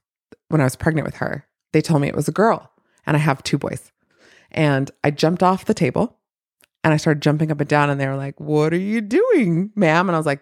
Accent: Provo, Utah, United States; I grew up in Provo in the 90s as one of the only people of color there.

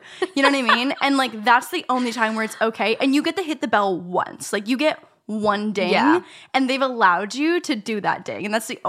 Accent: Canada; Also, like, I'm Canadian, so, like

